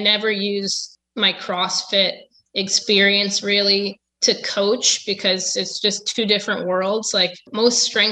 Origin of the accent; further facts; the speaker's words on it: Connecticut, United States; I'm from Connecticut, but it hasn't been a big part of my upbringing.